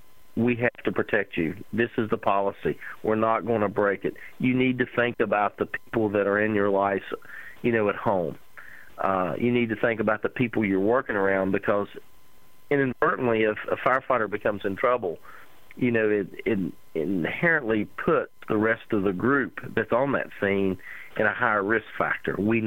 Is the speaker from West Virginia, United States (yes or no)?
yes; West Virginia, United States; Myself, growing up in West Virginia, we did have a lot of cold weather during the winter, a lot of snow.